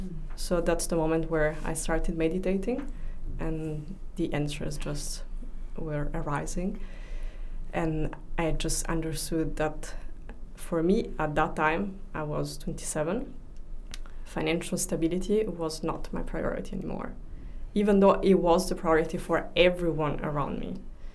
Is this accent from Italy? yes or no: yes; Italy; moved away as an adult; now in Amsterdam, Netherlands; And I grew up in Italy, but my father is half from Syria. And I went to a French school my whole life, and then moved to Amsterdam when I was 22.